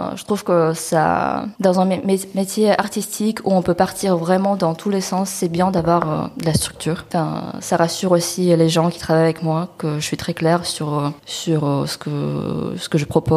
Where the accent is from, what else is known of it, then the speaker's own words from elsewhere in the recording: Beijing, China; moved away as an adult; now in France; j'ai des origines russes-ukrainiennes. Donc j'étais pas de la famille là-bas aussi. j'ai grandi en Chine, à Pékin. Et quand j'avais 18 ans, j'ai déménagé en France. Donc ça fait plus de 8 ans que je suis ici.